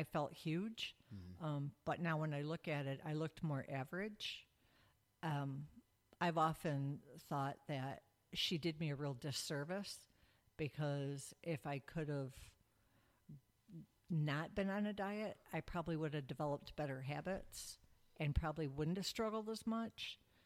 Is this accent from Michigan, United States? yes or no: yes; Detroit, Michigan, United States; I'm from Detroit, Michigan.